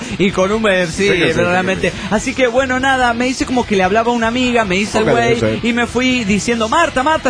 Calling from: Montreal, Quebec, Canada; de Montreal, Canadá.

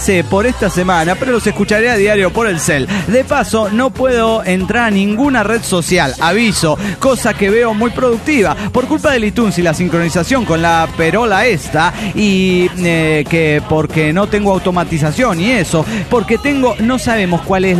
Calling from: Valencia, Carabobo, Venezuela; de Valencia, Venezuela.

